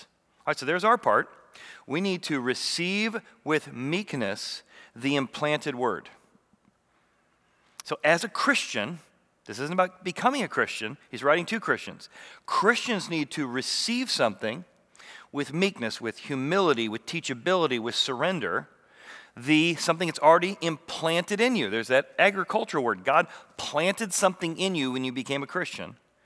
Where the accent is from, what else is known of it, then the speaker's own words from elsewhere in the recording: Illinois, United States; I grew up in Illinois, so I always think corn.